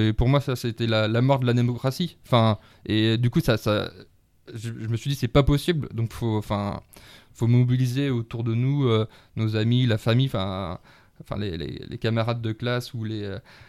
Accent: Centre-Val de Loire, France; le Loir-et-Cher, la région Sainte-Loire, où j'ai grandi finalement, en Beauce dans un premier temps, et puis après j'ai fait mes études et je suis revenu en Sologne viticole.

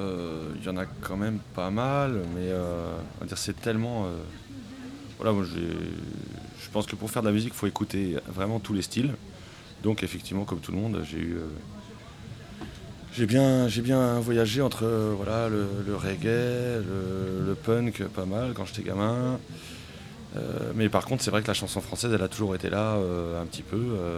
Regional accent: Brittany, France; je viens quand même de Bretagne où il y a vraiment un gros vivier de musiciens, voilà, tout autour de Rennes et tout, ça joue vraiment beaucoup.

